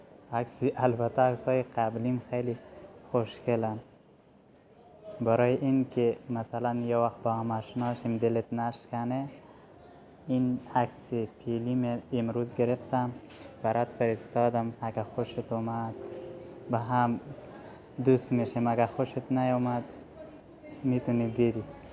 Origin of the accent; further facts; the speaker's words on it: Afghanistan; now in Iran; 18 سالمه، از افغانستان هستم. فعلاًم یه جایی کار میکنم تو ایران.